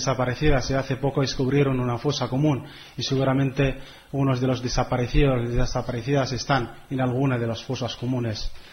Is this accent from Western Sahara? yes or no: yes; Western Sahara; soy saharaui de la zona ocupada del Sáhara Occidental